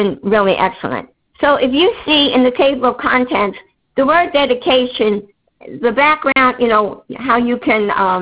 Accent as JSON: {"language": "English", "region": "New York", "country": "United States", "tie": "born or raised there", "said": "I was born and raised in New York."}